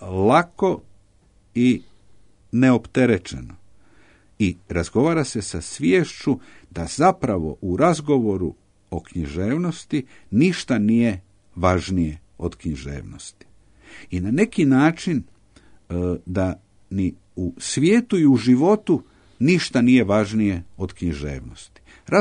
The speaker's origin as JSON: {"language": "Croatian", "country": "Croatia", "said": "zato što ih je zaintrigiralo što ja dolazim iz Hrvatske ili sa Balkana"}